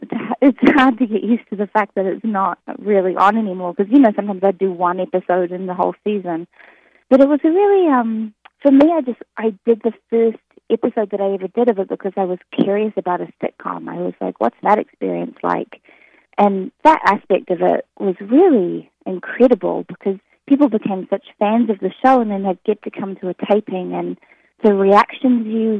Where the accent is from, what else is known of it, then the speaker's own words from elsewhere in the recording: New Zealand; accent: New Zealand; So I got the advice to not do my New Zealand accent in front of him in case he got scared off, and just to talk to him in an American accent.